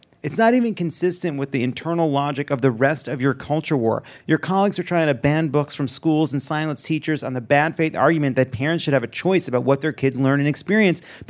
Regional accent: Syosset, New York, United States; We're in Long Island. We're in Long Island. I'm a Syosset boy.

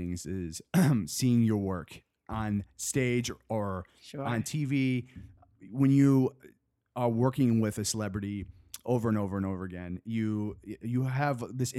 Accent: Chelsea, Michigan, United States; now in Los Angeles, United States; Well, I am from Michigan. I'm from a small town in Michigan. Have you heard of Chelsea, Michigan?

